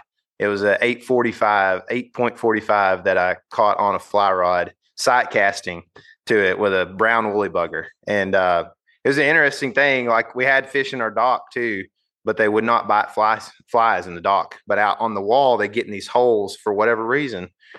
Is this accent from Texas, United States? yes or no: yes; Texas, United States; You know, I grew up on Lake Fork, which is a, you know, historically incredible bass fishery, largemouth bass in Northeast Texas, one of the best in the world.